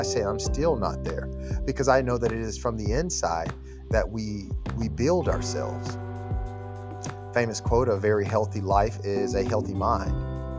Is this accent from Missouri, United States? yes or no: no; Memphis, Tennessee, United States; I'm from Memphis, Tennessee.